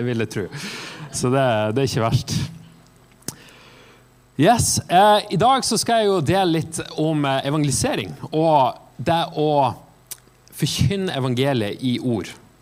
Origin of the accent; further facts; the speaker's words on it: Lovund, Nordland, Norway; Jeg vokste opp i Nordland, på Helgeland, og vokste opp på noen forskjellige øyer der oppe. Så på en øye som vokste opp på heter Lovund, i Lurøy kommune, så det veldig fint.